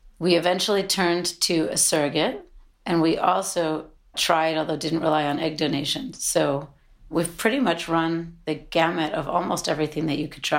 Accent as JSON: {"language": "English", "country": "United States", "lives_now": "London, United Kingdom", "said": "We're both American, but we were living in London."}